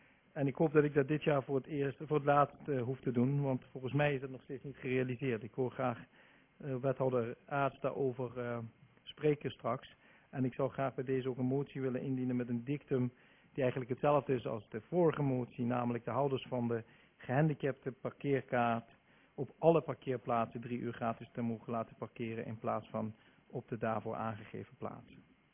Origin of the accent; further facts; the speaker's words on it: Heerlen, Limburg, Netherlands; now in Germany; als hij mij vraagt waar kom je vandaan en ik zeg Heerlen